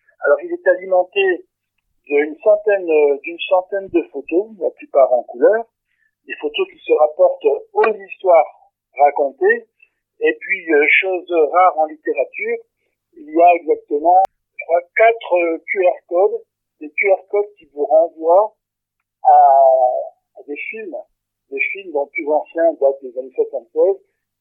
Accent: Lille, Hauts-de-France, France; une ouverture dans mon pays natal pour la région de Lille

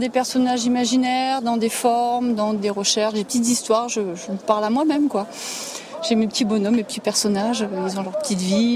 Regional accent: Sisteron, Provence-Alpes-Côte d'Azur, France; Je suis d'ici, je suis de Sisteron.

